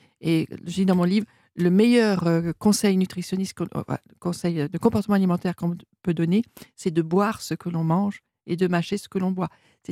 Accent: south of France, France; enfin, moi, je suis méridionale.

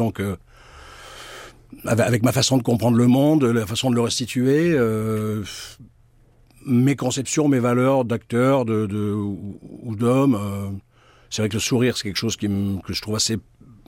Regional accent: Cannes, Provence-Alpes-Côte d'Azur, France; Quand on vient de Cannes, on peut être qu'impressionné par Paris.

